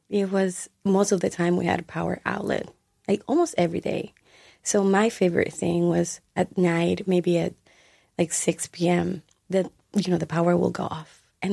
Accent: Santo Domingo, Distrito Nacional, Dominican Republic; Santo Domingo, which is the capital.

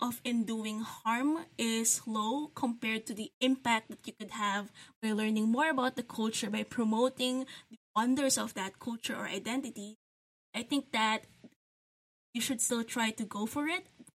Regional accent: Philippines; I am a Filipino game and graphic designer.

